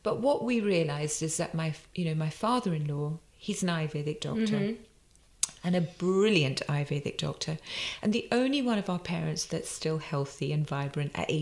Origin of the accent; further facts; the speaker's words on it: London, United Kingdom; born there; My parents are from Punjab and they moved here in the late 50s. Mm-hmm. I was born in Shepherd's Bush in the 60s.